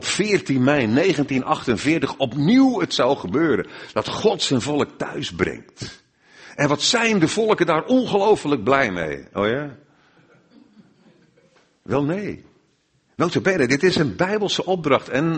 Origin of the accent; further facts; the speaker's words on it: Krabbendijke, Zeeland, Netherlands; born there; now in Blaricum, Netherlands; mijn geboortedorp, in Krabbendijke, Kramdieke zeggen ze daar, in Zeeland. En ja, dat is voor mij, ik woon in Blarik, 150 kilometer bij elkaar vandaan ongeveer.